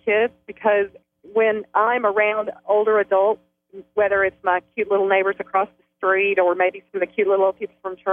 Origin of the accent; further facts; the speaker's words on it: the South, United States; But I like the yes ma'am and the no ma'am. But I'm from the South.